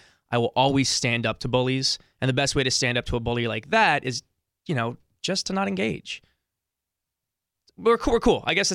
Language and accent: English; San Diego, California, United States; I'm a beach boy. I live in the beach. I grew up in San Diego.